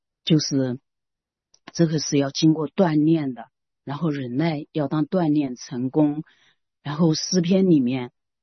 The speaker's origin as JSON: {"language": "Chinese", "region": "Xinjiang", "country": "China", "said": "就和我们新疆人喝的那个奶茶是一模一样的颜色"}